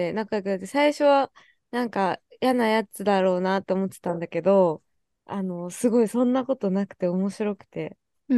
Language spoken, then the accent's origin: Japanese; Tokyo, Japan; 東京都から来ました、